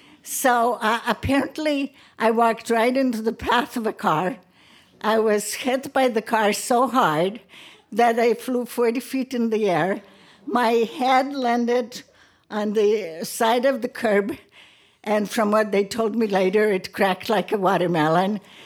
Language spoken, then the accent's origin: English; Brazil; I grew up in Brazil where it's really difficult not to be part of a group.